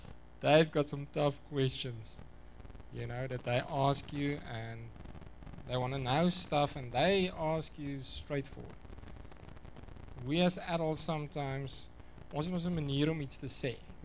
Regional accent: Free State, South Africa; Remember, I'm from the Free State originally, so my English is at another level.

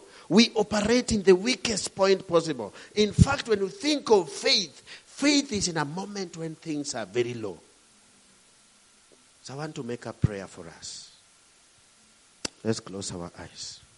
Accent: Kenya; One day perhaps you'll see this picture of this fellow from Kenya. Maybe my accent might not even be the best.

